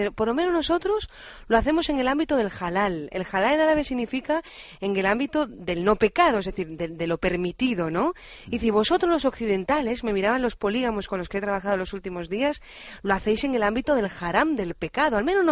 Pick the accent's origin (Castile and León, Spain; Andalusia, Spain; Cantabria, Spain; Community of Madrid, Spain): Andalusia, Spain; Cádiz; Iré por mi tierra, por Cádiz.